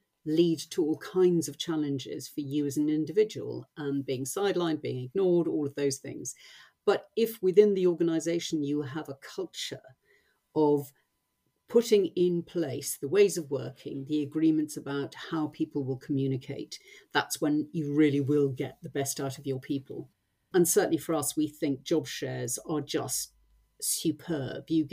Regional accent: South Africa; As a South African, I'm very direct.

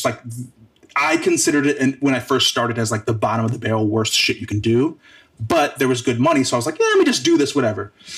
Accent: Wisconsin, United States; especially growing up in Wisconsin.

